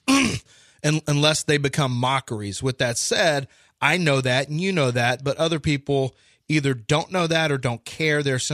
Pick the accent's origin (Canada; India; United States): India; I'm Indian. I'm sure I'd think it's funny.